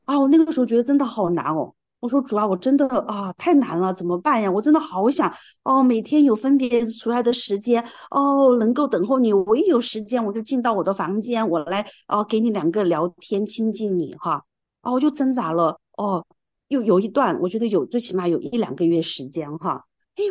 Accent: Chengdu, Sichuan, China; 因为我家是成都的嘛，干哈，老是感动我要来云南

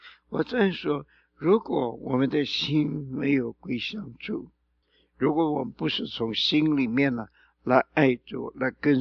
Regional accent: China; 尤其是我们中国人哈，中国人是所谓周礼之邦，非常的客气的哈，都是讲礼貌的。

